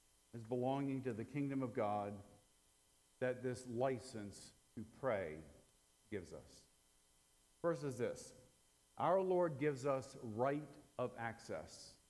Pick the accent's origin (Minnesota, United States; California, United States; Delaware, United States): Delaware, United States; I grew up in Delaware, slower Delaware as they call it, below the canal, and I grew up at a beach resort.